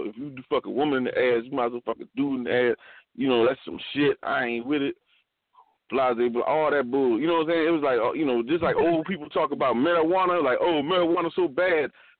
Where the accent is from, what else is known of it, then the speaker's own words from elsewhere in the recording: South Carolina, United States; I'm from South Carolina. You know what I'm saying? Yo, I got my phone in Cali because she moved back to Cali